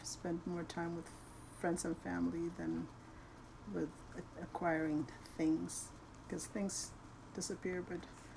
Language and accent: English; Ethiopia; now in Marietta, United States; I'm originally from Ethiopia.